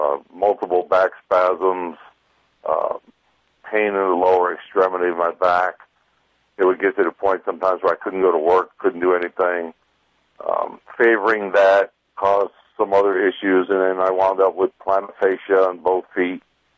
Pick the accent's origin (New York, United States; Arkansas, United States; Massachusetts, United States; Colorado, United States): New York, United States; New York City; Yeah, I was born and raised in New York City.